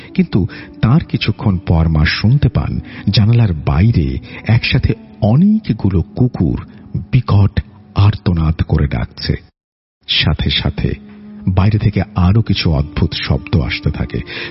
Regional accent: Gosairhat, Dhaka Division, Bangladesh; moved away as an adult; now in Saudi Arabia; আমার বাড়ি শরীয়তপুর জেলার গোসাইর হাট থানার কোনো এক অজপাড়াগায়। গ্রামের নাম পাঁচকাটি। আমি বর্তমানে জীবিকার তাগিদে সৌদি আরবে কর্মরত।

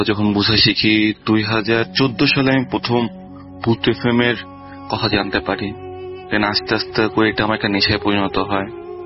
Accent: Khulna, Khulna Division, Bangladesh; now in Chittagong, Bangladesh; আমার home town খুলনাতে, কিন্তু চাকরির সূত্রে আমি চিটাগাং থাকি।

